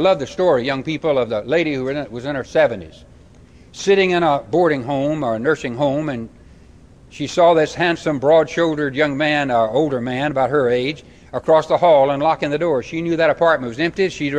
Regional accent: Mississippi, United States; That's why, though I'm from Mississippi, I talk this fast.

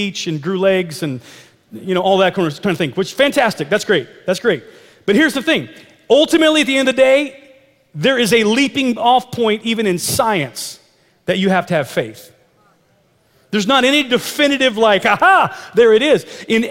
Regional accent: Midwest, United States; It's just like as a young man growing up in the Midwest and in the Bible Belt

